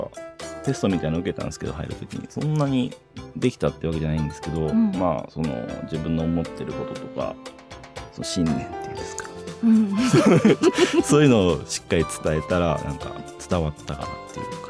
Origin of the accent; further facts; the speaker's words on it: Nagano, Japan; 地元が長野なんですけど。